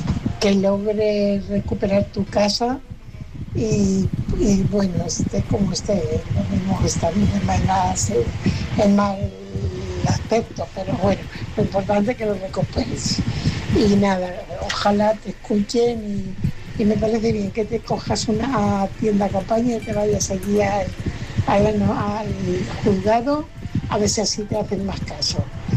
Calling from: Fuenlabrada, Community of Madrid, Spain; corresponsal de Fuenlabrada.

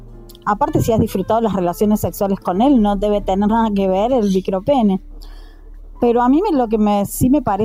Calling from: Argentina; desde Argentina

